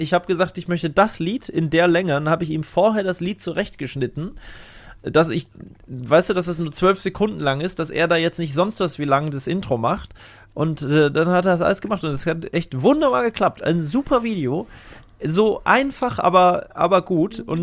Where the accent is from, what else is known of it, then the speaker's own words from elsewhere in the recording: Lower Saxony, Germany; in meiner alten Heimat im Wendland.